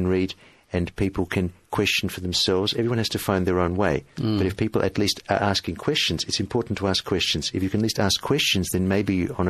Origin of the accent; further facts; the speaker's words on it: Australia; I didn't make any announcements I was Jewish or not, I'm Australian